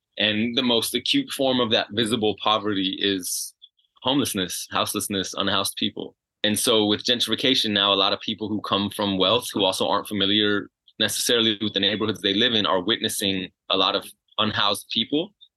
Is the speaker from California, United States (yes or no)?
yes; Los Angeles, California, United States; I'm based here in Los Angeles. It's my hometown.